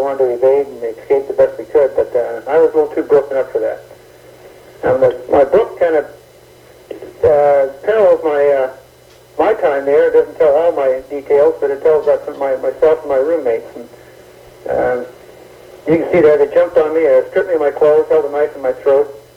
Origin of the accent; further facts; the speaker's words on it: Colorado, United States; I grew up in Colorado, and I went to Naval Academy flight training over to Lemoore